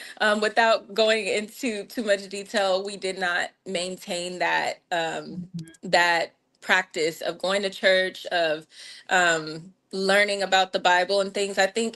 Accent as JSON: {"language": "English", "region": "Texas", "country": "United States", "said": "So I am originally from Texas. I guess I can claim Texas, but I was a military child. We moved a lot growing up. And so I've lived overseas, but most of my roots family are either in Louisiana or Texas."}